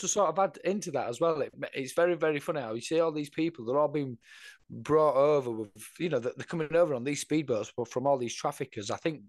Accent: Yorkshire and the Humber, United Kingdom; I'm not a scouser. I'm from Yorkshire.

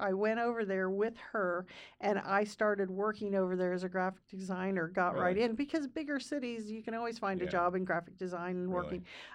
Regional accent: Mount Carmel, Illinois, United States; quite a lot of areas around here because I'm from Mount Carmel.

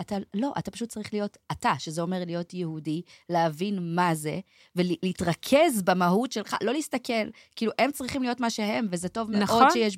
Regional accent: Krayot, Haifa District, Israel; גדלתי בקריות, שזה מקום די מסורתי. קריאת ים במיוחד

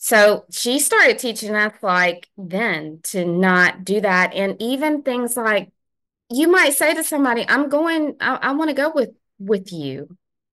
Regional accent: Alabama, United States; born there; But my family isn't originally from Alabama. Well, some are, but we didn't. I ended up being born here, but we come from my other people come from somewhere else.

